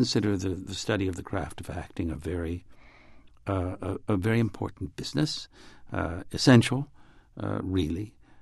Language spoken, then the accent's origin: English; Detroit, Michigan, United States; now in New York, United States; And then when I came to New York from Detroit to finish my education in the law, I had to work.